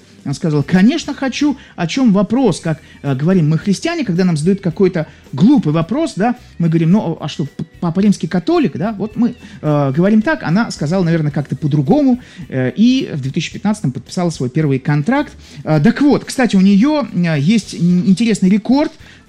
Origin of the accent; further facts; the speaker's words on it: Saint Petersburg, Russia; Я вот из Санкт-Петербурга